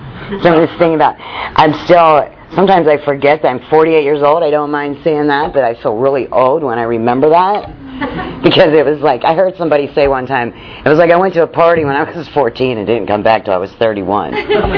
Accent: Pittsburgh, Pennsylvania, United States; You know, I grew up in Pittsburgh, and you know, what everybody does there is, you know, the guys work in a steel mill, and the girls get married to a guy that works in a steel mill.

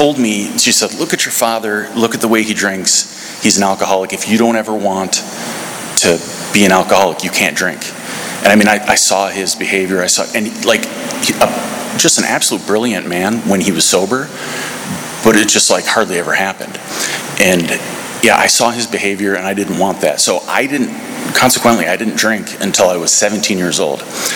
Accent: South Dakota, United States; also born or lived in Minnesota; So I was born in Minnesota. I grew up in South Dakota, a real rural town, 15,000 people.

